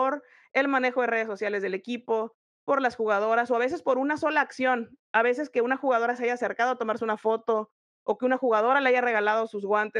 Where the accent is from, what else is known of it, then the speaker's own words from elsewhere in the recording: Tijuana, Baja California, Mexico; porque yo soy de Tijuana